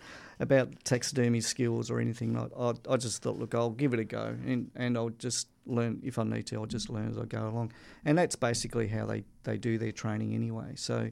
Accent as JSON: {"language": "English", "region": "Tasmania", "country": "Australia", "tie": "born or raised there", "said": "And I grew up in Tasmania."}